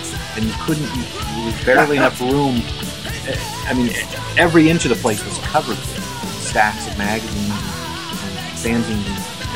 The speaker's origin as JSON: {"language": "English", "region": "Nebraska", "country": "United States", "tie": "born or raised there", "lives_now": "New York, United States", "said": "Well, I wasn't in Nebraska when Psychotronic came out. I was already here."}